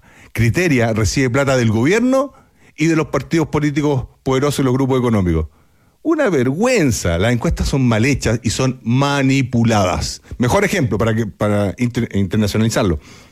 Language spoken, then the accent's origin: Spanish; La Reja, Buenos Aires Province, Argentina; Yo nací en La Reja, estuve recientemente con unos vecinos de La Reja que todavía hay de cuando yo era niño.